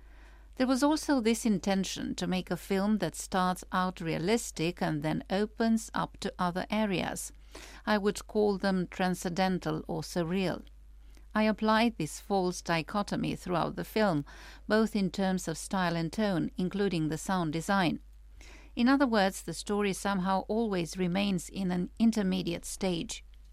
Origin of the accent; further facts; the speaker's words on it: Alimpești, Gorj, Romania; I grew up in Gorj, in Alimpesht